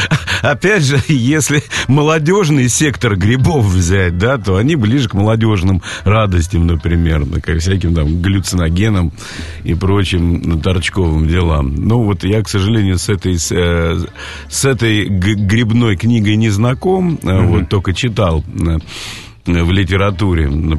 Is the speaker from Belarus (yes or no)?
no; Donbas, Ukraine; я, например, там о Донбассе думаю всегда, поскольку я тамошний уроженец.